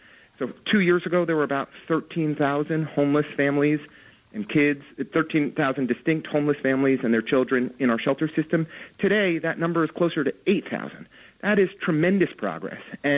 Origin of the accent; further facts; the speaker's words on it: Brooklyn Heights, New York, United States; You know, I grew up in Brooklyn Heights